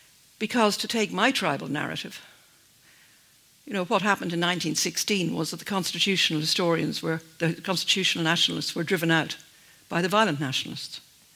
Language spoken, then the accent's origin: English; Ireland; When I was growing up in Ireland